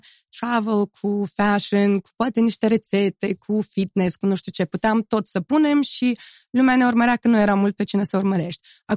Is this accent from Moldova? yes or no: yes; Moldova; dar nu sunt, eu sunt din Moldova.